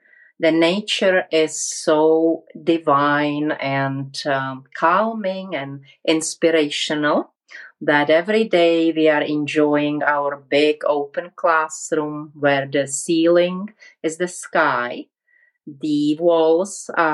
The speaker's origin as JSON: {"language": "English", "region": "Prague", "country": "Czechia", "tie": "born or raised there", "said": "Yes, I was born in Prague, raised in Prague, and during my childhood, my mom was very much a nature lover."}